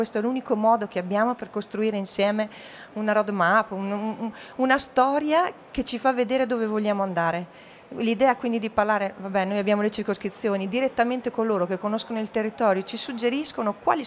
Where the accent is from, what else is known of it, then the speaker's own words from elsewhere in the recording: Trento, Trentino-Alto Adige, Italy; Io vengo da Trento, una città medio piccola, 120.000 abitanti più o meno